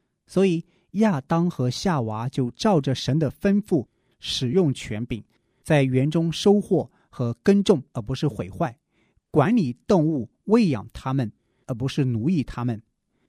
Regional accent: China; 逐渐的，我们中国人见面的打招呼已经开始变成了最近怎么样，工作忙不忙

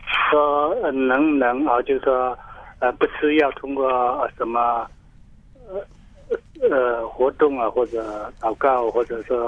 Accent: Fujian, China; 是我是福建的

